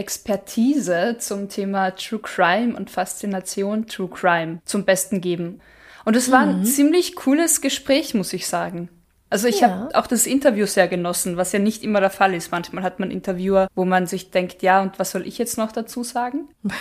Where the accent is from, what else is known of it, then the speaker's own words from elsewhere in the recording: Munich, Bavaria, Germany; trug sich im Münchner Osten zu, wo auch ich meine Heimat habe.